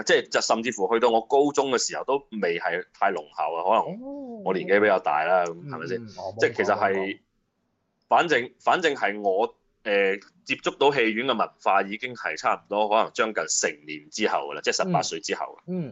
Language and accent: Cantonese; Guangdong, China; 我哋廣東人已經好少講嘅一啲，譬如俚語啊